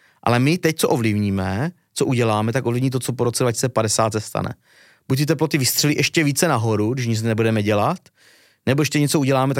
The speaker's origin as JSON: {"language": "Czech", "region": "South Moravian Region", "country": "Czechia", "said": "Třeba 19. století bylo i tady třeba u nás na Jižní Moravě"}